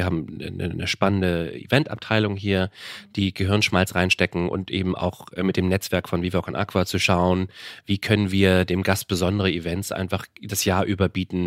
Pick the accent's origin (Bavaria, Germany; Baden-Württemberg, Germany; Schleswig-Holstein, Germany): Schleswig-Holstein, Germany; Ahrensburg; Ich bin in Ahrensburg aufgewachsen, also ein bisschen an den Grenzen von Hamburg.